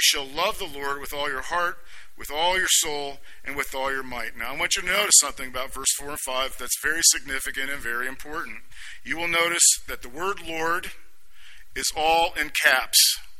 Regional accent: Florida, United States; And I grew up in South Florida near Miami Beach.

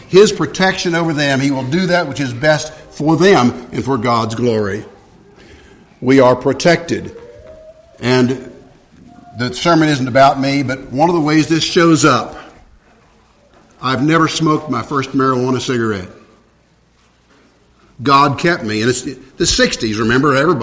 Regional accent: Midwest, United States; I want to take a privilege that I have as a Midwesterner among Midwesterners.

